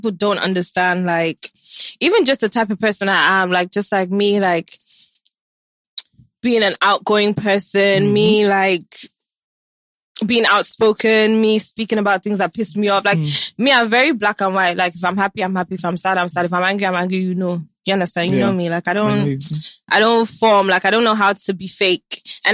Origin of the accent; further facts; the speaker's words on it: London, United Kingdom; So I grew up in the hood. Like, I grew up in London, but I didn't grow up in the posh part.